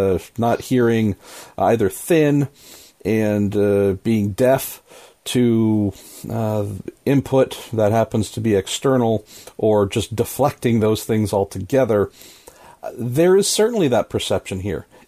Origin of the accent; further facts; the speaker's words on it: United States; And again, I can't tell you if those feelings are because I am an American or what, but at least might be a thought process to offer from this side of the Atlantic.